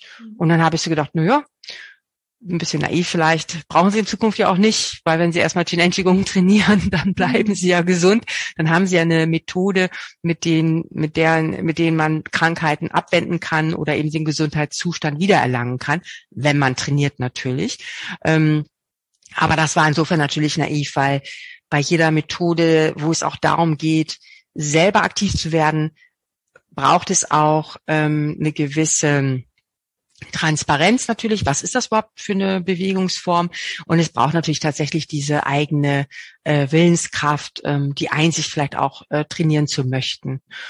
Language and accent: German; Bad Zwischenahn, Lower Saxony, Germany; meinen allerersten Kurs nach Abschluss meiner Lehrerausbildung habe ich sogar an meinem Heimatort in Bad Zwischenahn gegeben, wo ich jahrelang eigentlich nur noch meine Familie besucht habe